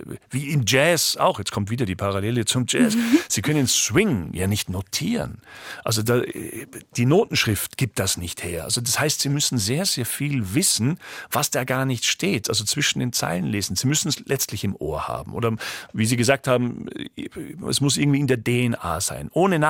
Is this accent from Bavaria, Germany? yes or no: yes; Munich, Bavaria, Germany; ich komme aus München und München nennt sich selbst ja auch